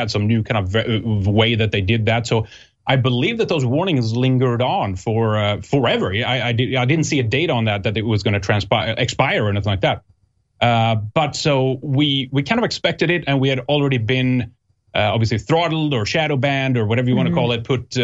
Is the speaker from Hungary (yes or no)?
no; Sweden; now in United States; we're actually in the U.S. now. We're on the East Coast. But I go back and forth all the time. I'm from Sweden. We've lived there together for many years as well.